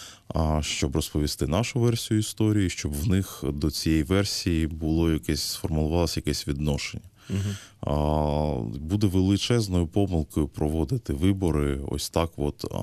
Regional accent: Donetsk, Donetsk Oblast, Ukraine; я сам з Донецьку, я народився в Донецьку.

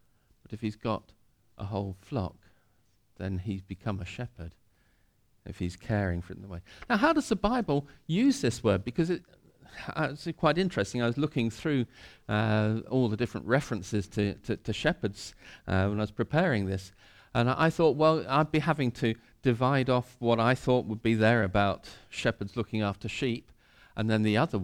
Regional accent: London, United Kingdom; also born or lived in North Wales; now in England; I was brought up in North London.

